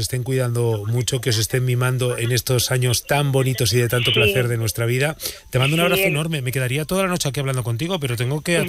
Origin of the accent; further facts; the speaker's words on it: Burgos, Castile and León, Spain; aunque yo soy de Burgos